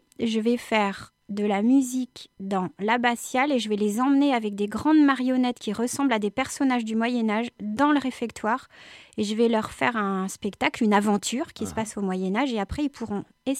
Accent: Brive-la-Gaillarde, Nouvelle-Aquitaine, France; also born or lived in Paris; moi je suis née à Paris, mais très vite ma famille s'est installée à Brive-la-Gaillarde et dans le nord du Lot. Mmh. Je considère que je suis de là-bas

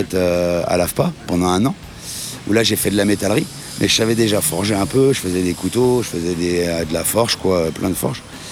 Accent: Pays de la Loire, France; moi je suis de Vendée, je suis pas très loin de Partenay, je suis à une bonne heure d'ici. Je suis limite Vendée de Sèvres, Moléon, les 13 vents.

